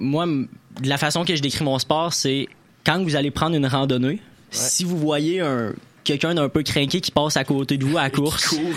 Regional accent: Saint-Raymond-de-Portneuf, Quebec, Canada; Je viens de Saint-Raymond-de-Portneuf, là. Fait qu'il y a la Vallée-Bras-du-Nord là-bas.

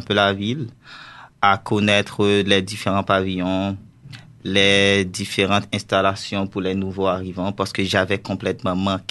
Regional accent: Haiti; moved away; parce qu'en vrai, je n'ai jamais connu ça, comme je l'ai dit, parce que je viens d'Haïti.

